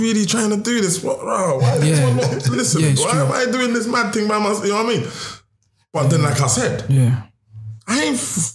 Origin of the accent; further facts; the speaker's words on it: Brixton, London, United Kingdom; I said, bro, I grew up in Brixton.